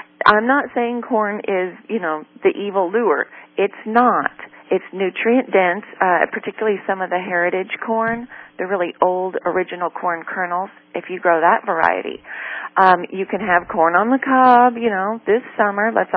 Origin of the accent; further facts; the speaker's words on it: Iowa, United States; And, you know, I was raised in Iowa, graduated from Iowa State University, so I feel like I can say this.